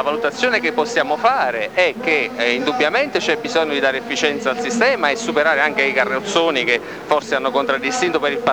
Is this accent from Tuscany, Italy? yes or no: no; Naples, Campania, Italy; Allora, siamo di Napoli